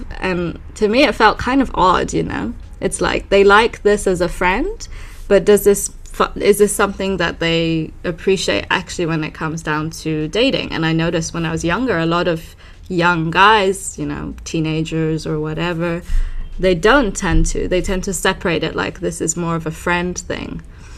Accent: London, United Kingdom; Growing up in London, it did help me a lot feel more able to be quite open about talking about sex.

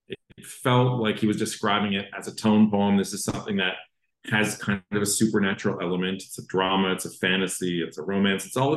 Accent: Canada; I was growing up in Canada and he was growing up in the UK

